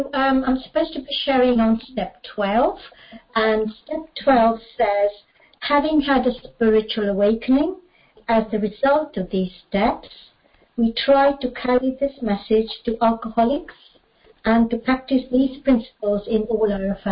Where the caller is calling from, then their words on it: Bristol, South West England, United Kingdom; I'm an alcoholic, and I'm calling in from Bristol in the UK.